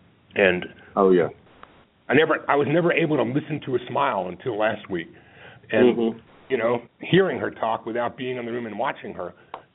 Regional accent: Georgia, United States; I'm going to share a state update with progress in Utah, Indiana, and my home state of Georgia

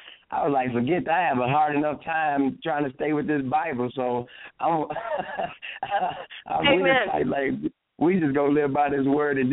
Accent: Michigan, United States; I'm from Michigan.

